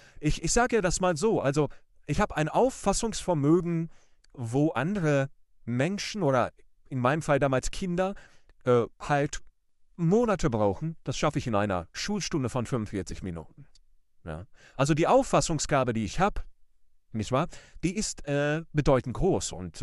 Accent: Düsseldorf, North Rhine-Westphalia, Germany; born there; geboren 1989 in Düsseldorf-Kaiserswerth

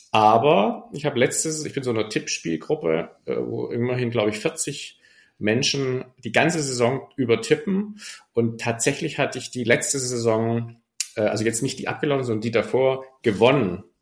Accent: Stuttgart, Baden-Württemberg, Germany; now in Hamburg, Germany; ich bin ja aufgewachsen quasi in Rufweite zum damaligen Neckarstadion.

